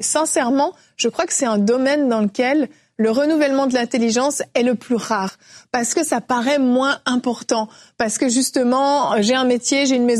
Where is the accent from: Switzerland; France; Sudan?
Switzerland; Moi, par exemple, je viens de Suisse.